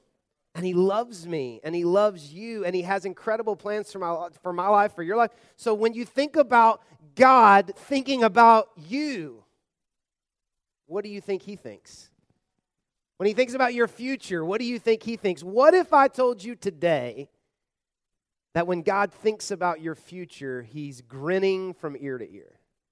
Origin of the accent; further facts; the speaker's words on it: the South, United States; I grew up kind of in the Bible Belt in the South where you were just taught that a lot was dependent on you